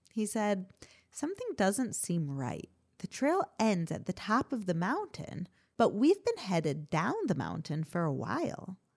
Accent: Chicago, Illinois, United States; I grew up in Chicago, and I remember all the hype around making New Year's resolution for the new year on January 1st.

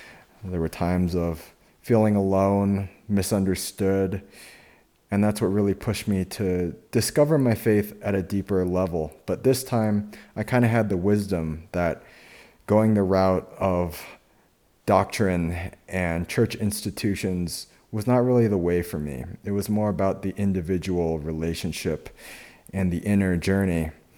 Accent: United States; I grew up here in the States with a Christian upbringing.

